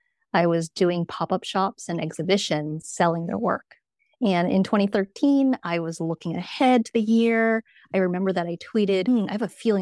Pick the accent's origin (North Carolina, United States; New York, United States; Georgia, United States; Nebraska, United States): New York, United States; moved away as an adult; also born or lived in London; now in Portugal; I am originally from New York. So that's the New York part. My mom was also a proud Chinese American New Yorker. And I also lived in London for 8 years.